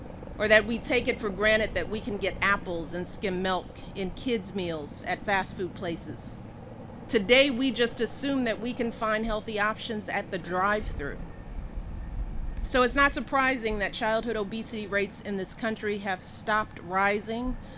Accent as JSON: {"language": "English", "town": "Chicago", "region": "Illinois", "country": "United States", "tie": "born or raised there", "said": "There is now an aeroponic garden at O'Hare Airport in my hometown of Chicago."}